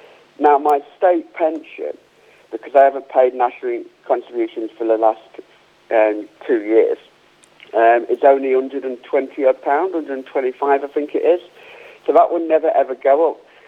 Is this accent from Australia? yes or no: no; United Kingdom; now in Spain; I'm British, I'm proud to be British.